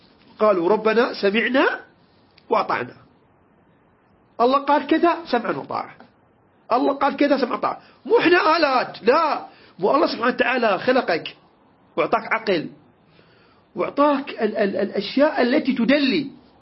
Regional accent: Iraq; عندنا احنا الساحة عندنا بالعراق اسمها الطرمة

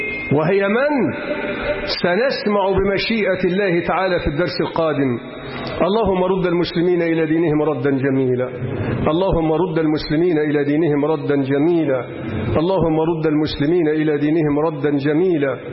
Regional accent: Egypt; اللهم اجعل بلدنا مصر بلد أمن وأمان ورخاء واستقرار

